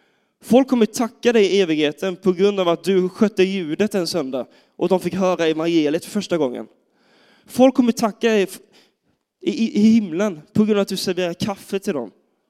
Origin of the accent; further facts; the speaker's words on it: Gothenburg, Västra Götaland County, Sweden; jag är pastor, jag är från Göteborg.